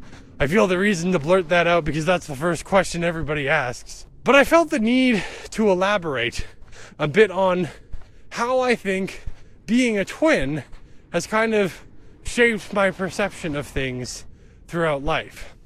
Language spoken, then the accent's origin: English; Canada; at least as a Canadian, it felt like there was a whole lot of panic